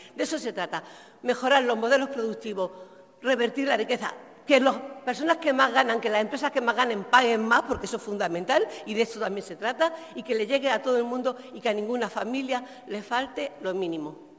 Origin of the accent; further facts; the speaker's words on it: Tías, Canary Islands, Spain; Mi pueblo, Tías, los últimos datos de empleo, solo 900 personas en el paro. En mi pueblo, en Lanzarote